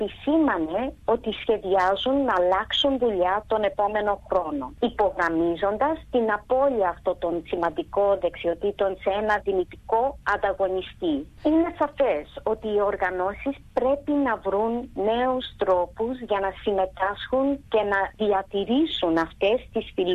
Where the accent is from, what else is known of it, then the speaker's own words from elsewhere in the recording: Australia; γιατί μεγάλωσα στην Αυστραλία, ναι, με Έλληνες γονείς